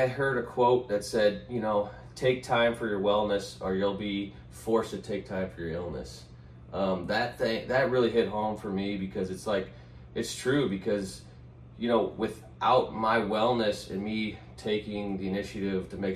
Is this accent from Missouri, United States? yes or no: yes; St. Louis, Missouri, United States; I'm from St. Louis and I work in St. Louis